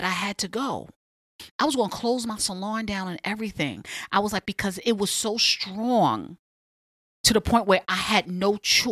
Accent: New York, United States; now mind you, I'm from New York. I'm used to Times Square.

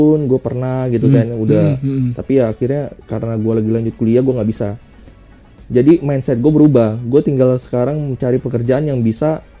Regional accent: Bekasi, West Java, Indonesia; lu bayangin gua orang Bekasi, ya kan, enggak punya database.

